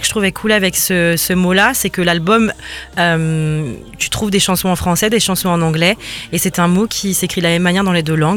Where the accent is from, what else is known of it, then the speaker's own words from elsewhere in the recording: France; la musique aussi du Ghana, le pays de ma mère, et puis de la musique française, puisqu'on est français et qu'on vit en France.